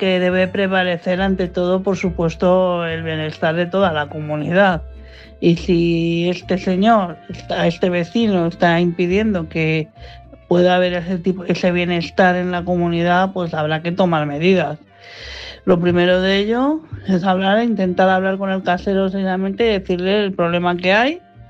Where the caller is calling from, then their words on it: Madrid, Community of Madrid, Spain; de Madrid.